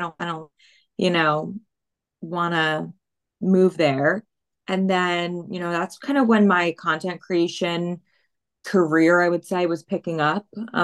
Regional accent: New Jersey, United States; moved away as an adult; So I was born and raised in New Jersey, grew up there, stayed there for the first 18 years of my life.

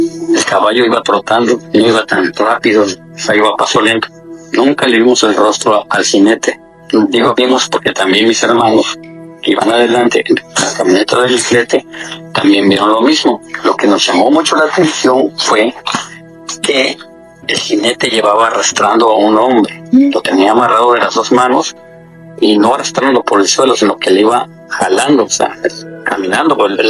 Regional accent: Tlapacoya, Veracruz, Mexico; Estaba yo moviendo del estado de Tamaulipas, de Altamira, Tamaulipas, a mi pueblo natal, que se llama Tlapacoya, en Veracruz.

